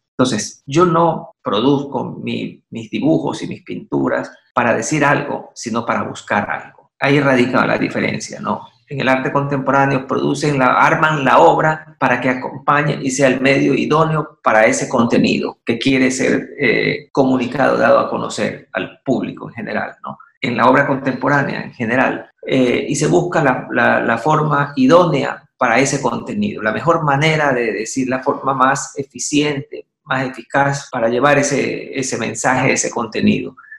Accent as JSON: {"language": "Spanish", "town": "Guayaquil", "region": "Guayas", "country": "Ecuador", "also_born_or_lived": "Spain", "said": "yo no puedo vivir en otro lado, ¿no? O sea, yo soy de Guayaquil, vengo de soy descendiente de guayaquileños y no puedo vivir en otro lado"}